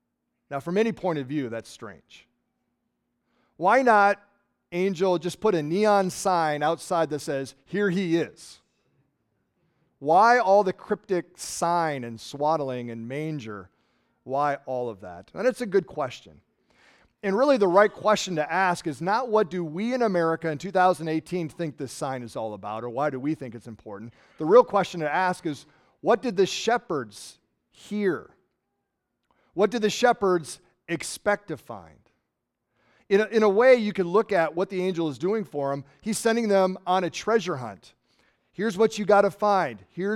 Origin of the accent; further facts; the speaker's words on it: Hastings, Nebraska, United States; But we from Hastings, we know where Tom Osborne's from, right? We drive Tom Osborne Boulevard.